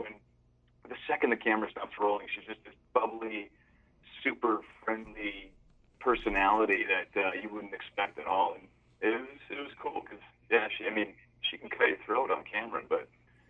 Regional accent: Alberta, Canada; I'm from Alberta, which is more or less the Texas of Canada.

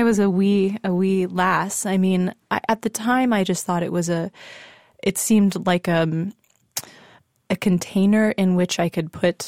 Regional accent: Dallas, Texas, United States; I grew up in Dallas, Texas.

